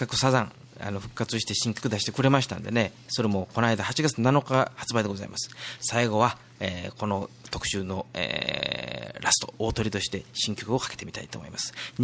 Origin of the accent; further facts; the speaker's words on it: Hyogo, Japan; 自分の出身兵庫県だったり、うん、まあ、この岡山県だったりね